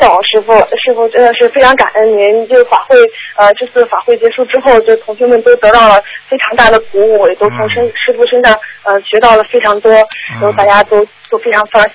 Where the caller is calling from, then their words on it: Germany; 啊，是德国打过来的。